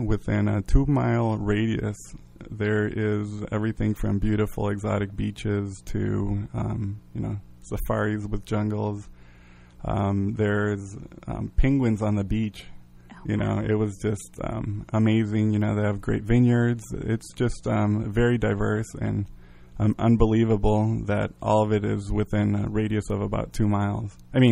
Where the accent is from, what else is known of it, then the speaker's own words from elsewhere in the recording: Mexico; I grew up in Mexico. My father's Mexican, my mother's German-American, so I grew up in a bilingual, multicultural home